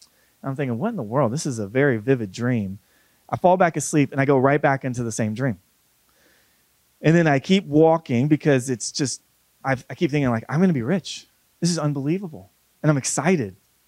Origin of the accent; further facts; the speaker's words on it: Florida, United States; I'm from Florida. I don't see caves ever.